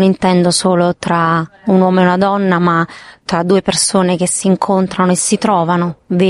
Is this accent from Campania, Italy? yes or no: yes; Naples, Campania, Italy; e da napoletano lo dico, ci fosse Napoli